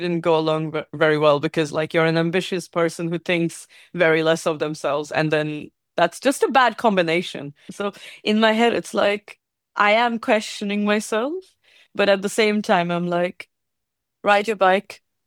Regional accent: India; now in Inverness, United Kingdom; I am from India, and I currently live in Inverness, Scotland.

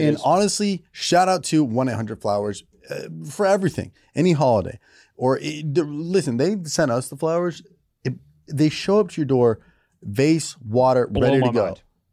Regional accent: Naperville, Illinois, United States; And I hate that the fact that I'm from Naperville, Illinois, represent, and that's our big Chicago bean.

